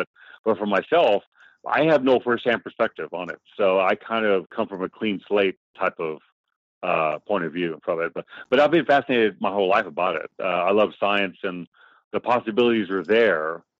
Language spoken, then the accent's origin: English; San Antonio, Texas, United States; Born and raised in San Antonio, Texas. Born before the 80s. We'll go with that. Before the 70s, actually. Graduated from University of Texas, San Antonio, back in the mid-90s.